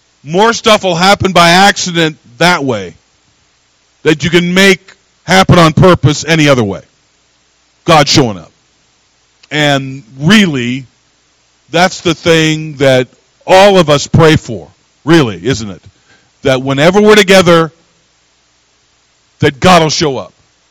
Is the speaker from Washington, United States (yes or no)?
yes; Washington, United States; I was from the Pacific Northwest. And the county I lived in northeastern Washington State, had more hippies per capita than anywhere but Southern California.